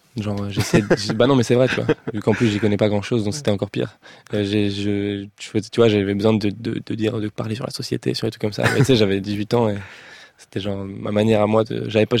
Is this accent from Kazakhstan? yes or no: no; Paris, Île-de-France, France; born there; De toute façon, je suis né à Paris. J'étais sur un ordinateur à 7 ans ou 8 ans.